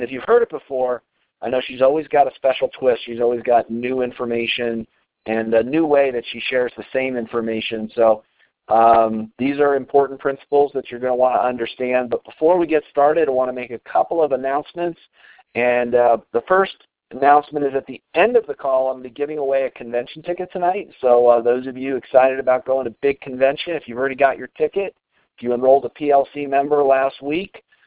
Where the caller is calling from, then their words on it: Colorado, United States; I'm calling in from Colorado.